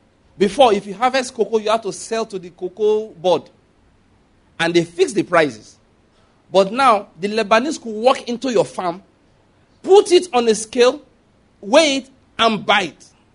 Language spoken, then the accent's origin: English; Ondo, Nigeria